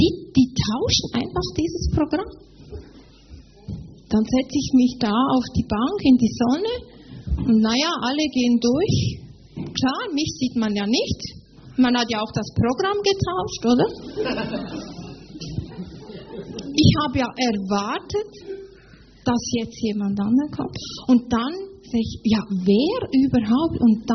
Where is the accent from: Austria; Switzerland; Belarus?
Switzerland; Ich komme aus der Schweiz.